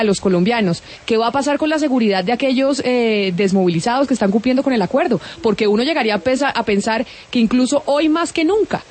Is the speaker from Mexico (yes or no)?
no; Colombia; de qué vamos a hacer como colombianos para salir de este traspié